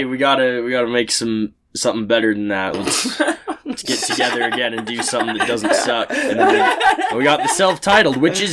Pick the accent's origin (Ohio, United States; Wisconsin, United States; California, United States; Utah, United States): Utah, United States; Logan; also born or lived in Rexburg, Idaho; Yeah, so I grew up in Logan, and then my dad went up to Rexburg to visit my aunt, and he was like, this place is awesome. So he moved us there, and so I was stuck there for like 11 years